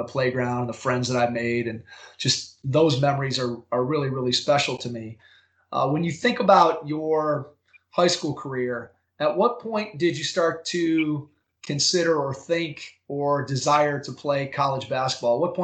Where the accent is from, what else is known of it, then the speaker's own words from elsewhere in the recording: Strongsville, Ohio, United States; I went to tons of high school games at in my hometown here in Strongsville.